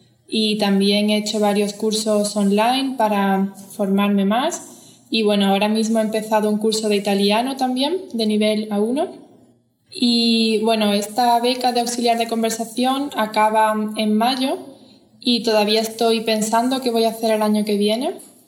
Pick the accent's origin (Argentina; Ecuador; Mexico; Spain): Spain; Málaga, Andalusia; now in Innsbruck, Austria; tengo 22 años y soy de Málaga, una ciudad en Andalucía, en el sur de España. Y ahora mismo vivo en Innsbruck.